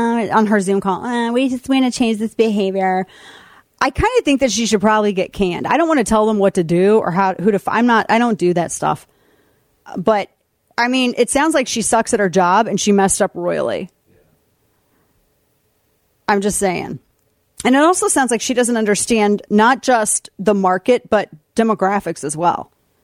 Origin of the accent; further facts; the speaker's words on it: Missouri, United States; We're from Missouri. That stuff is in our constitution.